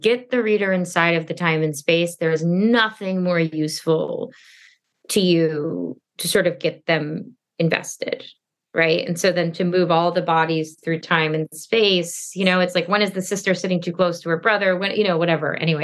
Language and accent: English; Stuart, Florida, United States; We're from Stuart. I don't know if you, it's like half an hour north of West Palm Beach.